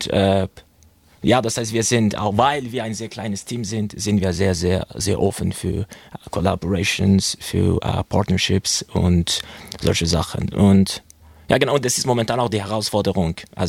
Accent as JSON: {"language": "German", "region": "South Iran", "country": "Iran", "said": "weil ich komme aus dem Südiran, da scheint immer die Sonne, da ist immer warm, sogar in der Nacht scheint die Sonne."}